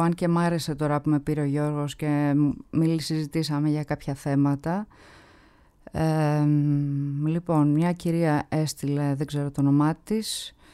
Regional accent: Samos, North Aegean, Greece; Εγώ είμαι νησιώτισσα από τη Σάμου.

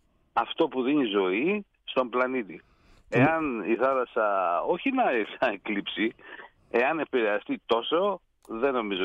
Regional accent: Agios Nikolaos, Greece; το χωριό μου είναι εσωτερικό, είναι 13 χιλιόμετρα από τη θάλασσα, αν και λέγεται Άγιος Νικόλαος.

